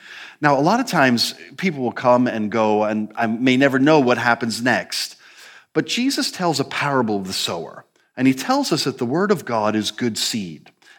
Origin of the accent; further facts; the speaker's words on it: New Jersey, United States; accent: slight American; moved away as an adult; now in United Kingdom; So I grew up in New Jersey. I came here when I was 23, which is 35 years ago.